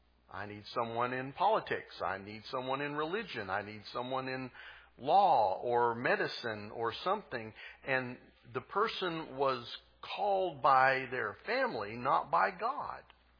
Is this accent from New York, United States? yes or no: no; Oklahoma, United States; Well, folks, I'm from Oklahoma. And sometimes I sound like I'm from Oklahoma.